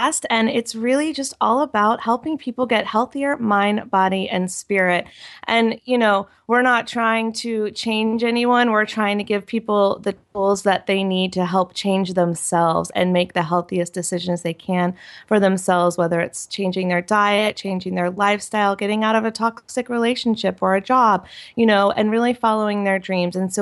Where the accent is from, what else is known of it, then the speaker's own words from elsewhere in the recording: North Carolina, United States; now in California, United States; And I live in California, but I'm actually from North Carolina, which is one of the states you are looking for.